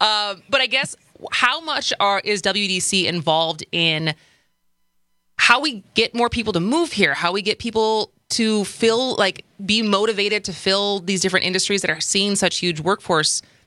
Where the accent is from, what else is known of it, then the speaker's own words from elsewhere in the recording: Wisconsin, United States; like I'm from Wisconsin, I lived away for 17 years, the pandemic brought me back